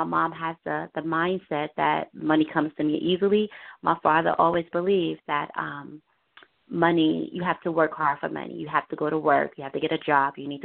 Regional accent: Harlem, New York, United States; I grew up in Harlem. On 152nd Street, yeah. Black community, a culture of Black community.

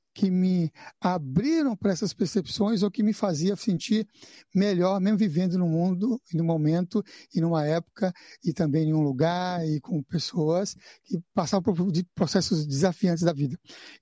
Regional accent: São Paulo, Brazil; eu morava na periferia de São Paulo. Então, nasci em São Paulo, capital São Paulo, e ao morar na periferia de São Paulo

